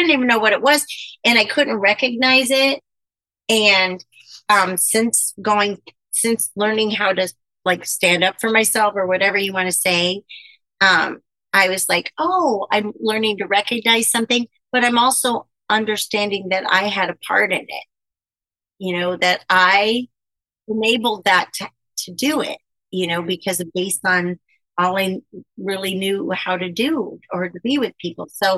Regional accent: Queens, New York, United States; So, of course, I'm from Queens, but still.

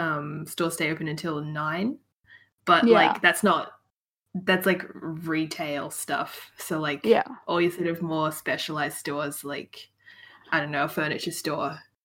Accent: Adelaide, South Australia, Australia; now in Melbourne, Australia; Like I'm from Adelaide originally, and like even in Adelaide now, by 5:30 everything is shut. Whereas I live in Melbourne now

